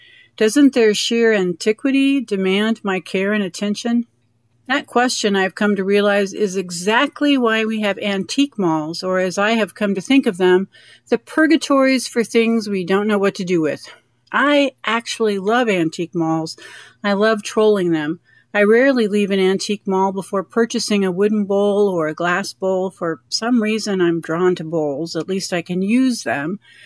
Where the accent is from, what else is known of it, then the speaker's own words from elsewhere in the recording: Dodge City, Kansas, United States; from Dodge City, Kansas